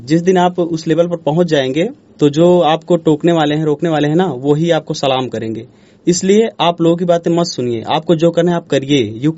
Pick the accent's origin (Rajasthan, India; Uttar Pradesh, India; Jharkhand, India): Uttar Pradesh, India; Pratapgarh; और मैं यूपी प्रतापगढ़ का हूँ, जिले का रहने वाला हूँ।